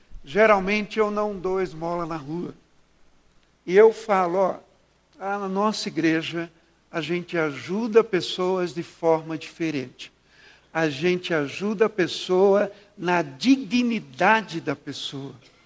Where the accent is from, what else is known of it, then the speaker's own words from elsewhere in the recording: Maceió, Alagoas, Brazil; now in Curitiba, Brazil; Quando eu vim pela primeira vez em Curitiba, sou de Maceió, Alagoas, estou aqui há 21 anos